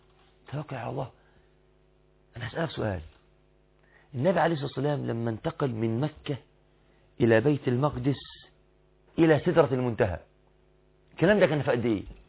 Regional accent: Egypt; بالتعبير بتاعنا احنا يا مصريين

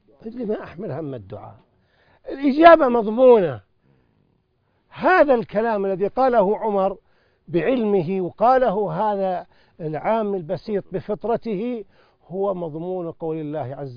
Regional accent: Najd, Saudi Arabia; وكان بعض القرى عندنا في نجد

